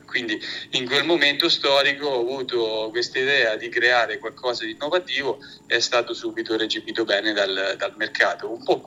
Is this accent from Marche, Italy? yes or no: yes; Marche, Italy; di iNature. Vengo dalle Marche, sono qui nelle Marche, nelle... ridenti Marche